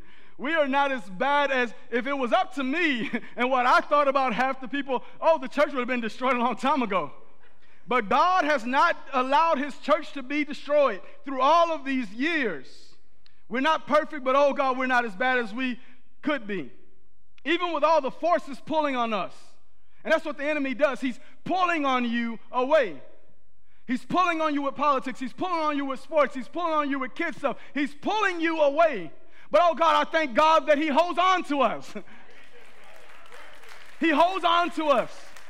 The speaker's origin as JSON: {"language": "English", "region": "Texas", "country": "United States", "also_born_or_lived": "Kazakhstan / Utah", "said": "I told him how my wife and I, we're both from Texas, and we've lived in many different places. We lived in Kazakhstan. We lived in Utah. And we were moving to California"}